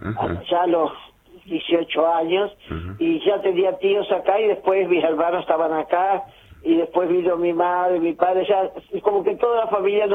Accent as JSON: {"language": "Spanish", "town": "Concordia", "region": "Entre Ríos", "country": "Argentina", "tie": "born there", "said": "nosotros, hermanos, todos nacimos en Concordia, Entre Ríos, ¿no? Y tenemos ese arrastre provinciano que uno trae y no pierde nunca."}